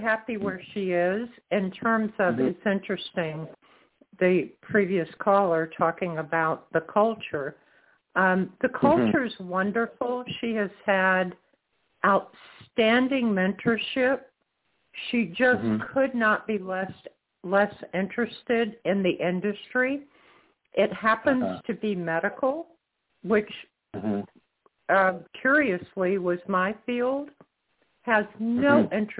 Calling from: Florida, United States; I'm calling from Florida.

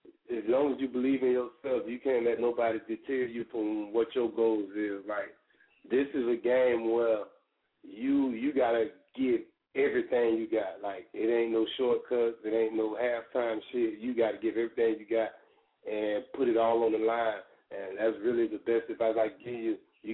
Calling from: Florida, United States; I'm calling from Florida.

